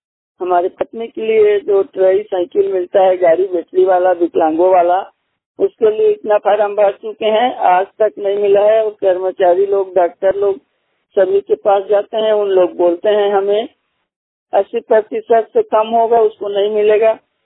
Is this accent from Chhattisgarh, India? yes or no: yes; Pamgarh, Chhattisgarh, India; मैं जिला जांजगीर चांपा में रहता हूँ। हमारा गांव ग्राम चंडी, ग्राम उड़ीहा चंडीपारा पामगढ़ है, थाना पामगढ़, तहसील पामगढ़ है, पोस्ट ऑफिस पामगढ़ है।